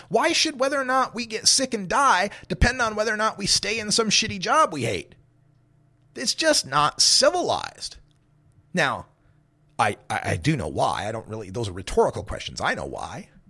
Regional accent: United States; This is one of the things I am most ashamed about when it comes to being an American. And I love my country.

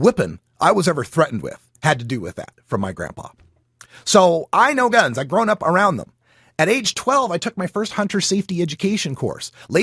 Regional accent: Idaho, United States; because like I said, I grew up in Idaho. I know the guys.

